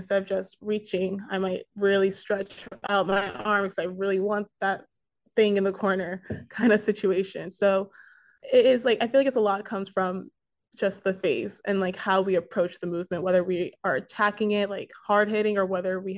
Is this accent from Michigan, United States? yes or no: no; Maryland, United States; moved away as an adult; And I'm originally from Maryland, so I wasn't able to like travel to New York as often when I was younger.